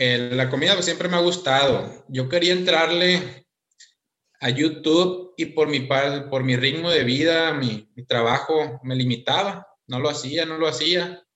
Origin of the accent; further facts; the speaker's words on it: Los Mochis, Sinaloa, Mexico; Sí, soy de Los Mochis, Sinaloa.